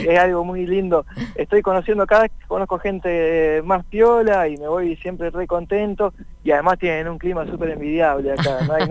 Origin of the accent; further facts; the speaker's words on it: Pergamino, Buenos Aires Province, Argentina; born there; now in Rosario, Argentina; Exactamente, yo nací en Pergamino, hace más o menos 10 años que vivo en Rosario